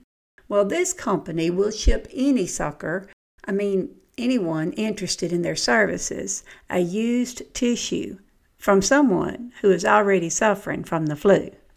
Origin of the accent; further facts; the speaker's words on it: Southern United States, United States; accent: Southern; It's my accent, for better or worse.